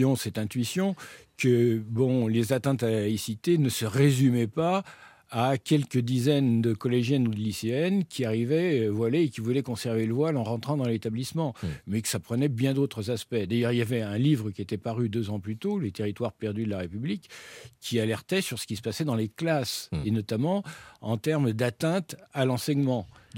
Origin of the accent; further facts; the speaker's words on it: France; et d'être aussi bien accueilli en tant que Français.